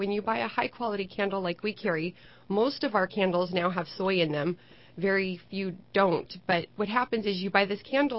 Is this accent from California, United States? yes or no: yes; Los Angeles, California, United States; now in San Jose, United States; Well, I'm from Los Angeles, and then I moved to San Jose, and I've been here back and forth